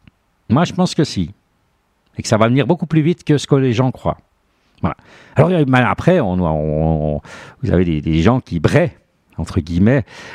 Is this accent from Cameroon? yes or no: no; Switzerland; au niveau de chez nous en Suisse